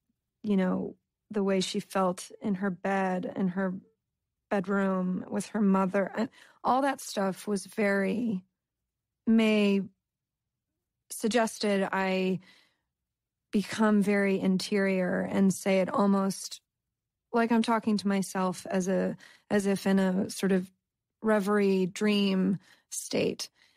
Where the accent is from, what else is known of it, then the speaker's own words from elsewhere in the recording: East Coast, United States; I grew up in the East Coast. I went to a boarding school. I went to Vassar for college.